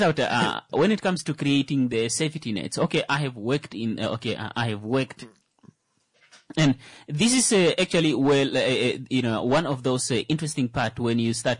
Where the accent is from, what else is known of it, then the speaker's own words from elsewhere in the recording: Namibia; we are not from here. Yeah. We are from Namibia.